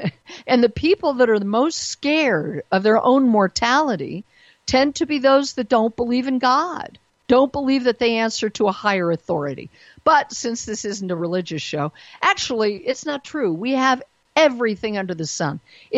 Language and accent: English; Denver, Colorado, United States; When I came back to my hometown of Denver, Colorado, more than 20 years ago, after having lived in New York and LA and other places